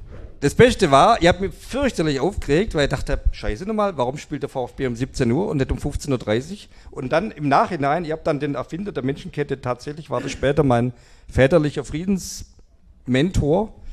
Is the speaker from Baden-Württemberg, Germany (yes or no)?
yes; Kornwestheim, Baden-Württemberg, Germany; ich bin in Kornwestheim aufgewachsen